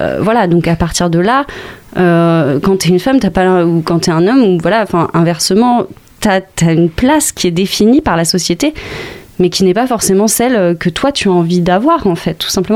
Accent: Angers, Pays de la Loire, France; Parce qu'on est d'Angers toutes les deux, qu'on a commencé à militer pas mal à Angers

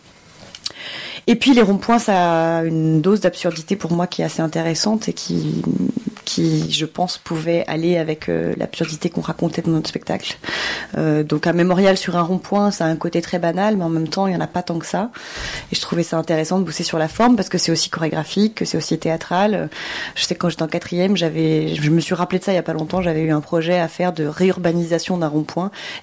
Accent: Nantes, Pays de la Loire, France; on vient de Nantes et on est quand même la ville du rond-point, quoi.

